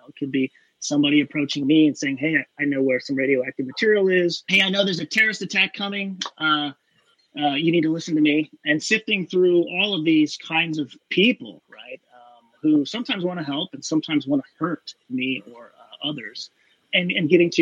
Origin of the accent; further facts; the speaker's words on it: Pacific Northwest, United States; I'm from the Pacific Northwest.